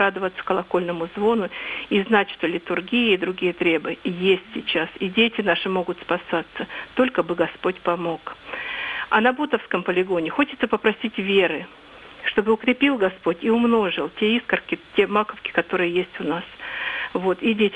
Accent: Meshcherino, Moscow Oblast, Russia; Я из Подмосковья, село Мещерино.

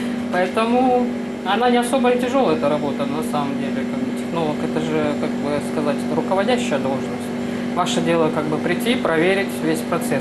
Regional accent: Far East, Russia; Я вообще сама с Дальнего Востока, а у нас там море.

